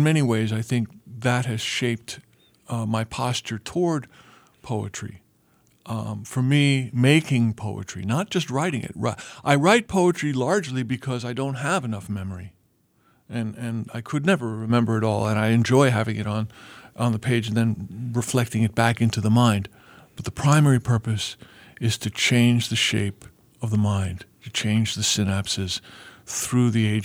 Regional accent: New York City, New York, United States; my parents were from Ireland, and I grew up in Queens, New York

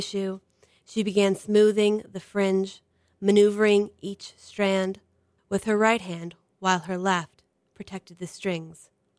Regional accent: Williamsport, Pennsylvania, United States; I'm originally from Williamsport, Pennsylvania, which is middle of the state, and it's a pretty small town, and most of my family still lives there.

